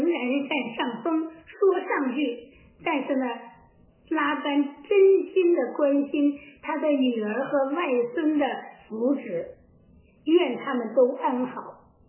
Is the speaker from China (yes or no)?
yes; China; 那么而恰恰我们都是来自中国的